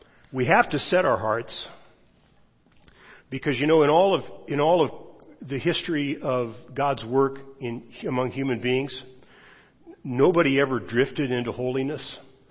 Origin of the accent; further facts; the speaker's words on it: California, United States; By the way, I grew up in the San Joaquin Valley, which was, you know, irrigated farmland, much as the farmland that we have around here.